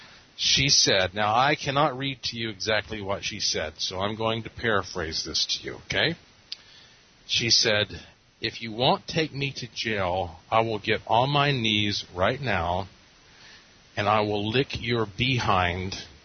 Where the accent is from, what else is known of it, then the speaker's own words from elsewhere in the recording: Asheville, North Carolina, United States; because Asheville is my hometown and we're including my museum and we're doing all this at the Asheville Masonic Temple